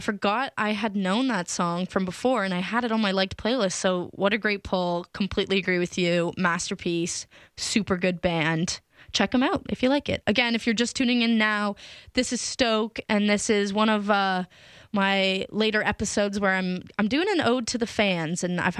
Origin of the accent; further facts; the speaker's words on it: Waterloo, Ontario, Canada; I don't think I've ever mentioned this before, but I am from Waterloo, Ontario.